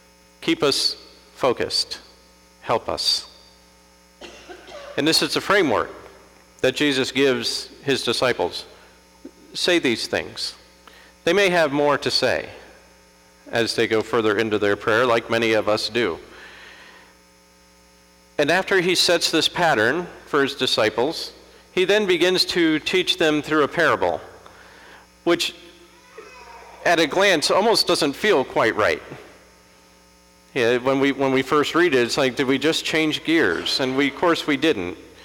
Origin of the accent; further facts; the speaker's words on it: Florida, United States; Irishman growing up in Florida, not a good combination.